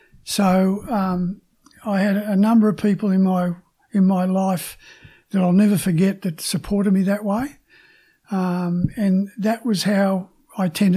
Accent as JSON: {"language": "English", "town": "Sydney", "region": "New South Wales", "country": "Australia", "tie": "born or raised there", "moved": "as an adult", "lives_now": "Melbourne, Australia", "said": "In Sydney. I'm ex-Sydney, Cronulla Sutherland District."}